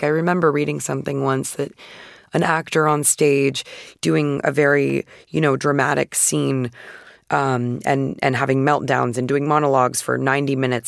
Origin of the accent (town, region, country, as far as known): Phoenix, Arizona, United States